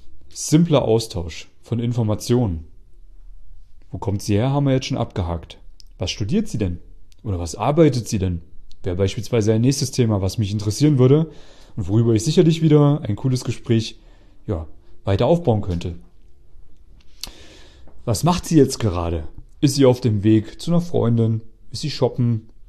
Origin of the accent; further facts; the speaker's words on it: East Germany, Germany; now in Vienna, Austria; Ich bin ja aus Ostdeutschland. Also die, die immer so eine Kartoffel im Mund haben, wenn sie reden. Aber dadurch, dass ich jetzt schon länger in Wien lebe, ist der bayerische Dialekt gar kein Problem mehr für mich.